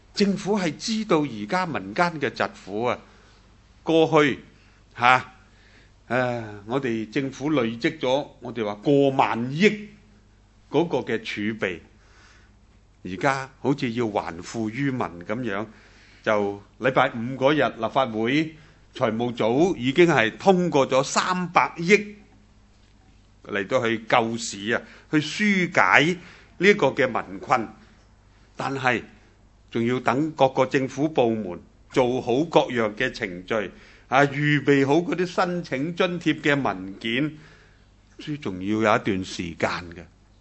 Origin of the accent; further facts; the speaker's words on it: Hong Kong; 我哋香港人喺嗰度已经隔离咗十几日